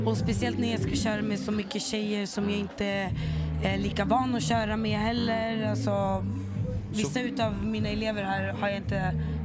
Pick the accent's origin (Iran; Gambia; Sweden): Gambia; Ja, det var faktiskt asnice eftersom att jag är från Gambia också.